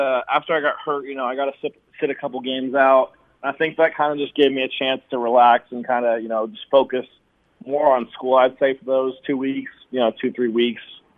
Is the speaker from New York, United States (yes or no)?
no; Washington, United States; So I'm super excited because I'm from Washington, and so I've got a lot of friends and close family members coming out